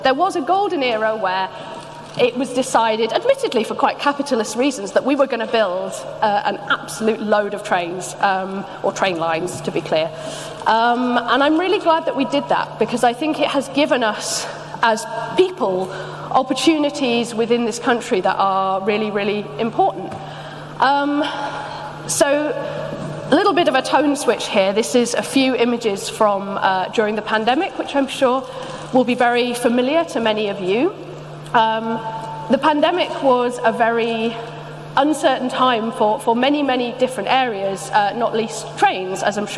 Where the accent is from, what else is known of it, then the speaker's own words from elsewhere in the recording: Wales, United Kingdom; So this is where I grew up. This is North Wales. I grew up on the Isle of Anglesey